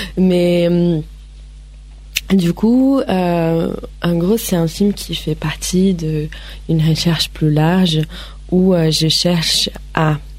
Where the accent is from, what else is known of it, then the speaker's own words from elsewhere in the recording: Brazil; now in France; moi je viens du Brésil, c'est un pays où il fait beaucoup de soleil. Et je viens en France, je vis en France maintenant